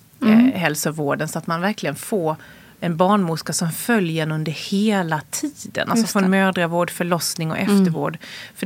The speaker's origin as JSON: {"language": "Swedish", "town": "Värnamo", "region": "Jönköping County", "country": "Sweden", "lives_now": "Stockholm, Sweden", "said": "oavsett om man föder i glesbygden i Norrland eller här i Stockholm eller hemma i Värnamo"}